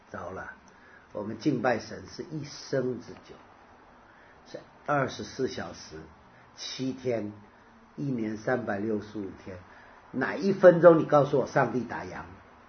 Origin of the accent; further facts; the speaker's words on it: Taiwan; 我在台湾长大，一到秋冬到冬天春天，哇，不能睡觉的。而且我以前住在北投山上，年轻的时候，那北投山上就是阴雨绵绵